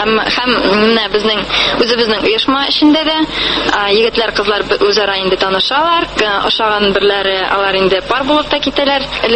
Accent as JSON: {"language": "Tatar", "town": "Nizhnekamsk", "region": "Tatarstan", "country": "Russia", "tie": "born or raised there", "moved": "yes", "said": "Үзем мин Татарстаннан, Түбән Кама шәһәреннән, шунда туып үстем. Монда инде 4 ел элек килдем, укырган."}